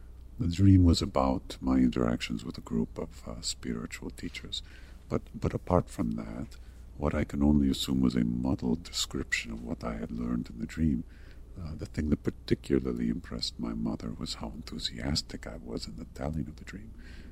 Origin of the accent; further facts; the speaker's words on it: Barcelona, Catalonia, Spain; English is a second language; Yes, well, I grew up in Spain, in the outskirts of Barcelona. I had a normal childhood, at least for those in my town.